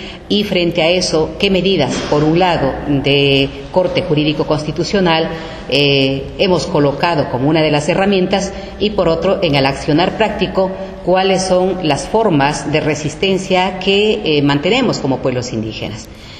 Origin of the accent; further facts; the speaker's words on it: Ecuador; Mi saludo en la lengua de mi pueblo originario, Quichua del Ecuador.